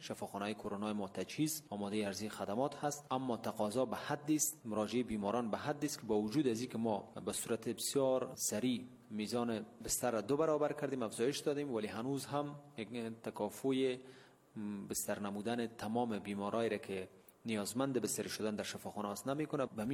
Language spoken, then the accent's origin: Persian; Afghanistan; که ما به عنوان یک افغان از اونها تشکر میکنم